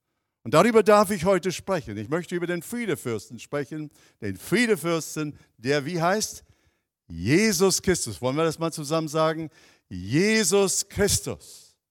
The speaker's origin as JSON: {"language": "German", "country": "Canada", "second_language": "German", "moved": "yes", "said": "Ich bin ursprünglich aus Kanada, habe meine wunderbare Frau aus Friesland kennengelernt und bin seit, wie viele Jahren bin ich aus Friesland? Gefühlt 50 Jahre, aber ja, seit vielen Jahren"}